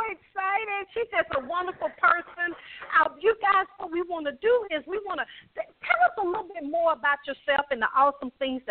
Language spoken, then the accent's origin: English; the South, United States; You know, I'm from the South, I guess you know, and you can tell.